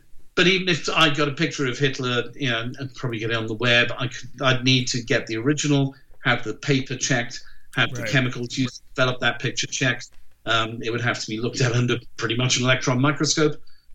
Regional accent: Wales, United Kingdom; I'm not English, by the way, I'm Welsh, which is a big thing for me

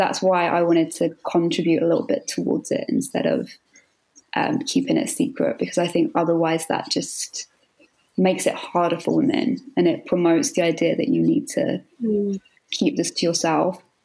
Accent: London, United Kingdom; I'm from London

